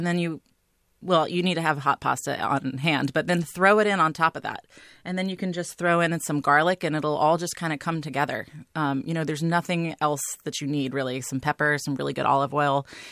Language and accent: English; Tennessee, United States; And, you know, disclosure, I'm from Tennessee. That's where I grew up.